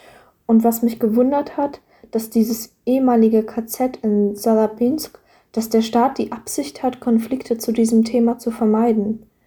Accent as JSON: {"language": "German", "country": "Belarus", "said": "Ich komme aus Belarus und die Geschichte des Zweiten Weltkrieges spielt eine sehr große Rolle in unserer Gesellschaft."}